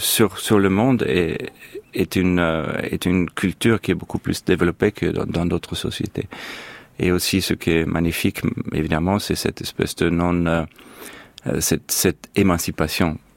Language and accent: French; Austria; j'ai dû répéter des phrases catholiques dans mon enfance en Autriche.